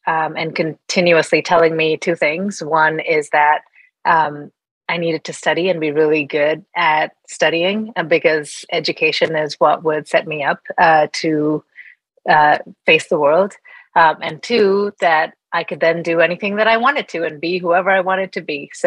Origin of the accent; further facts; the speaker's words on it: Bangalore, Karnataka, India; also born or lived in Mumbai; I was born and raised in India and was born in Bombay, was raised in Bangalore. So I consider myself a South Indian more than North Indian.